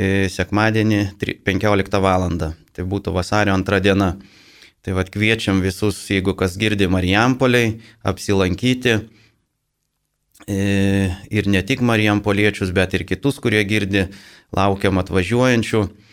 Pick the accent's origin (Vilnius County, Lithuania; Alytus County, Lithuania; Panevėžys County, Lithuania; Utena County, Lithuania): Vilnius County, Lithuania; Vilnius; Šiandien studija iš Vilniaus, veiklių žmonių bendrijos laida Dievas gydo. Ir mes vilniečiai